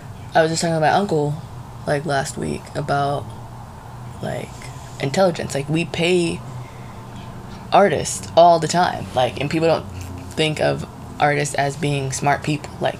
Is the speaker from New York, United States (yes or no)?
no; Pasadena, California, United States; But we're, backstory, we're from Pasadena.